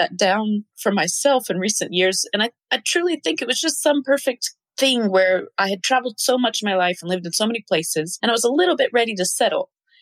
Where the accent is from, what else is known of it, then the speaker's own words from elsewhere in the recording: Nigeria; now in Sarajevo, Bosnia and Herzegovina; being an American and living and growing up in Nigeria.